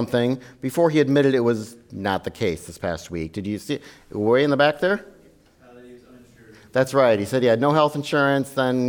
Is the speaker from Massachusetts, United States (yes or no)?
no; Wisconsin, United States; And I'm from Wisconsin, so that's a lot even to me.